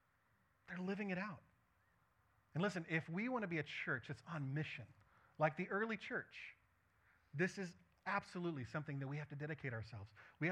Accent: United States; I am an American. I'm a Westerner. And I'm a product of that culture.

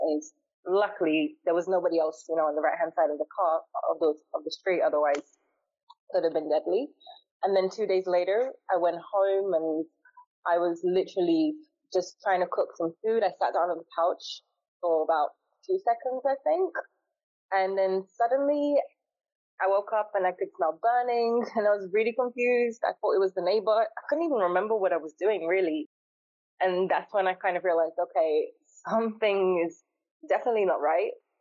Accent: United Kingdom; now in Angola; And I grew up in the UK, but I'm from Portugal and Angola. But most of my life, I did grow up in the UK.

